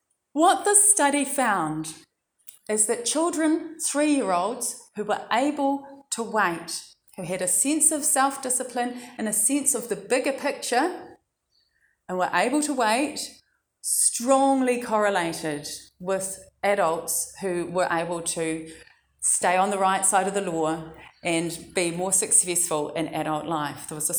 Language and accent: English; Dunedin, Otago, New Zealand; I'm from Dunedin originally